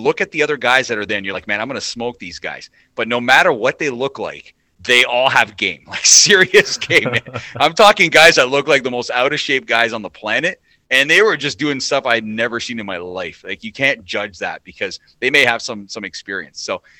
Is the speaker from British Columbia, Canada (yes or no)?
no; Toronto, Ontario, Canada; I'm born and raised in Toronto, midtown, downtown, uptown, went to school uptown.